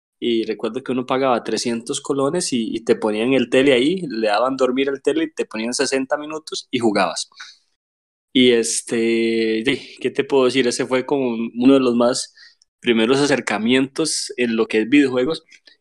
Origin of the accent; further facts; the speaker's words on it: Punta Arenas, Magallanes and Chilean Antarctica, Chile; yo soy de Punta Arenas, y cuando yo vivía allá, pues nosotros sí éramos de muy bajos recursos